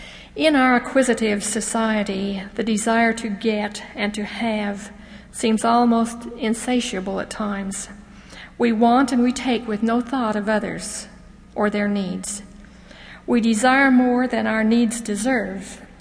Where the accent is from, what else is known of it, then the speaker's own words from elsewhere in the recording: Utah, United States; really, I went to school in Carbon County, but I grew up in Emory County. If you're from Emory County, as I am